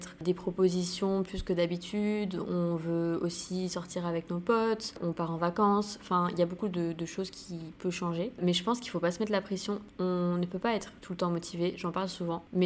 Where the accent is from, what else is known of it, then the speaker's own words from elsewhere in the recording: St. Barthélemy; retourner à Saint-Barth, c'est là d'où je viens, c'est là où j'ai grandi, où j'ai ma famille, où j'ai mes potes d'enfance. C'est vraiment un endroit où je me sens bien, où je me sens chez moi